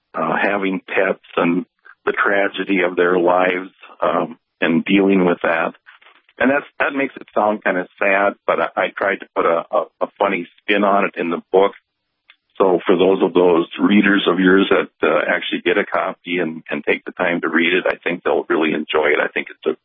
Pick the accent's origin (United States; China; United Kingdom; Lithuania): United States; Wing, North Dakota; also born or lived in Bismarck; As far as my background, I grew up in Wing, North Dakota, which is near Bismarck. I was born in Bismarck.